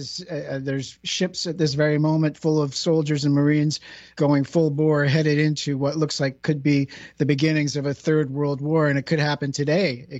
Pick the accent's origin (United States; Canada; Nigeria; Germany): Canada; remember, Dave, I'm Canadian.